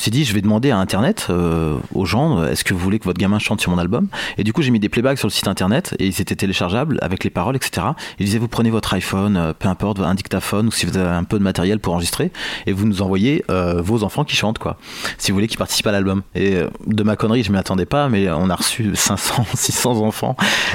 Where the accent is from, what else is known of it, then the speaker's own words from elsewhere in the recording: Paris, Île-de-France, France; c'est un peu la nostalgie de Paris, moi, de mon enfance à Paris